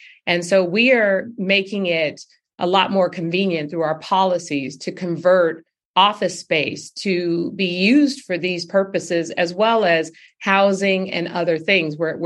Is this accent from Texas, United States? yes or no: no; San Francisco, California, United States; What about the blue-collar workers or the people I grew up with in San Francisco?